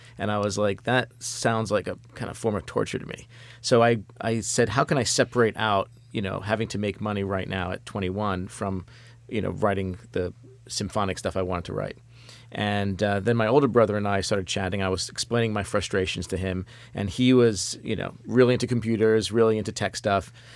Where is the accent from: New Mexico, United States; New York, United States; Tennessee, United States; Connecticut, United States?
New York, United States; Brooklyn; born or raised there